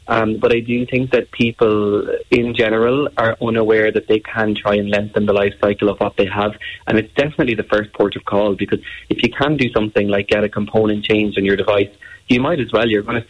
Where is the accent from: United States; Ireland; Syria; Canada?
Ireland; And I think as Irish people, we're quite aware and quite guilty of having old devices